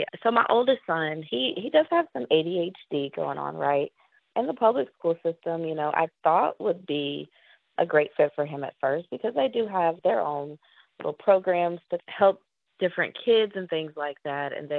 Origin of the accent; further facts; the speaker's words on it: Tennessee, United States; now in Tallahassee, United States; I'm 32 years young. I'm originally from Tennessee. We've lived in Tallahassee for about 4 years now.